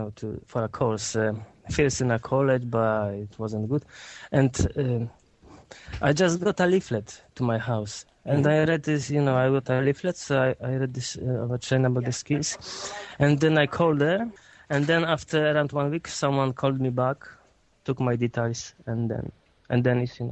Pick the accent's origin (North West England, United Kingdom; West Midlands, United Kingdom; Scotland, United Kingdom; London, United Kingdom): London, United Kingdom; I come from London.